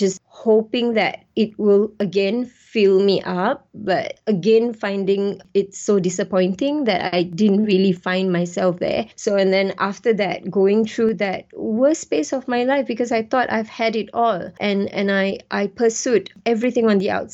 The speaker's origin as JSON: {"language": "English", "country": "Singapore", "also_born_or_lived": "Malaysia / Australia", "said": "So it's kind of like mixed background for me because I'm half Indian, half Malay, and then mix. It's like a very mixed breed in Singapore."}